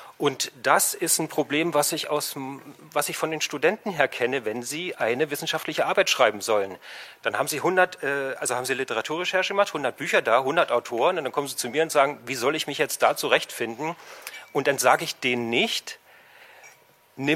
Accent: Jüterbog, Brandenburg, Germany; ich bin 51 Jahre alt, ich komme aus Jüterbock, ich bin also Brandenburger

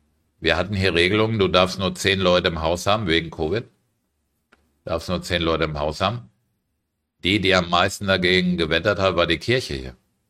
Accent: Germany; now in Cyprus; weil ich bin ja Deutscher.

